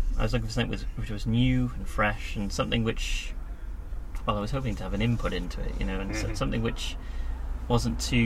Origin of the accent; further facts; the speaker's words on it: Newport, Wales, United Kingdom; moved away as an adult; now in Newcastle, United Kingdom; I was brought up in Newport, and my mum had already moved back to London by that point, so I didn't really have much in Wales to keep me there.